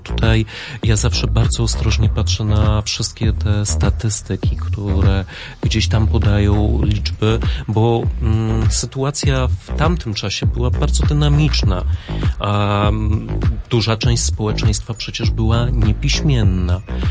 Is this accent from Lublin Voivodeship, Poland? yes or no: yes; Lublin Voivodeship, Poland; bo ja sam wychowywałem się na Czechowie.